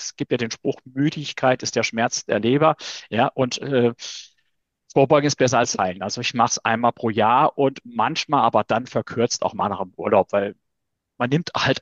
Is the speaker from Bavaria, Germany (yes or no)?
no; Saarland, Germany; Ich komme ja aus dem Saarland, wir sind gut katholisch.